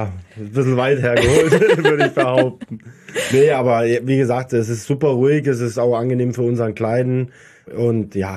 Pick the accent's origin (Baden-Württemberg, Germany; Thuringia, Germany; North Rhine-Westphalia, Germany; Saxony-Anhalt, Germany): Baden-Württemberg, Germany; wir kommen aus dem Schwarzwald